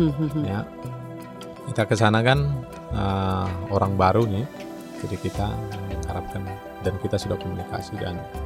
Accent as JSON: {"language": "Indonesian", "region": "North Sumatra", "country": "Indonesia", "said": "ada saya sendiri berasal dari Sumatera Utara ataupun Tapanuli, Tanah Batak."}